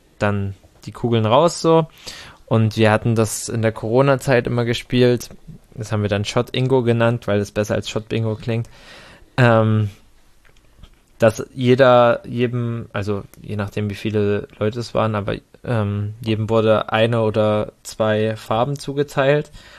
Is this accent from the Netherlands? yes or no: yes; Netherlands; Ich komme aus den